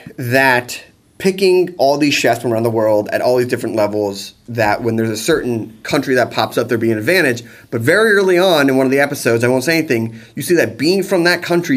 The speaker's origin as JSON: {"language": "English", "region": "Scotland", "country": "United Kingdom", "said": "I'm just a Scottish guy."}